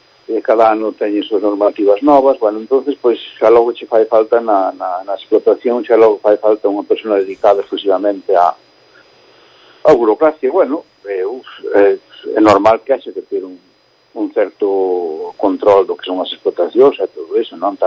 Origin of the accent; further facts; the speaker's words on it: Galicia, Spain; porque somos aquí de Galicia